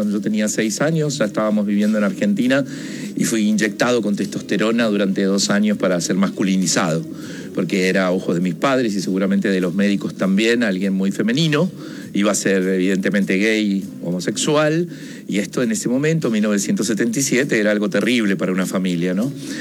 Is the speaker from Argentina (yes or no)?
no; La Unión, Los Ríos, Chile; born there; yo nací en La Unión